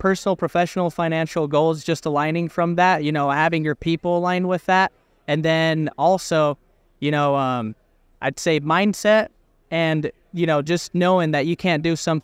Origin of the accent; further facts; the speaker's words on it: Park City, Utah, United States; I'm from Park City, Utah, and we're the best landscaping company out of Utah.